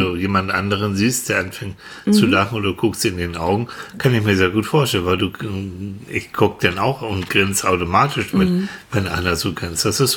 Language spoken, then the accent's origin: German; Northern Germany, Germany; als Norddeutscher